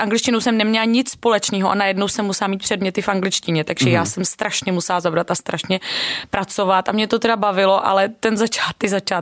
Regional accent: Vidov, South Bohemian Region, Czechia; A přesně pocházím z vesnice Vidov u Českých Budějovic, která je asi 7 kilometrů zhruba od centra. A je to taková malá vesnice, máme tam asi 600 obyvatel a já jsem teda, musím říct, vyrostla přesně na statku

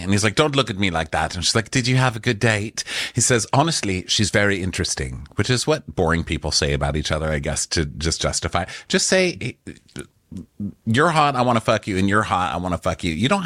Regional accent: Texas, United States; I'm from Texas, so I'm into a good passive aggressive hair tease.

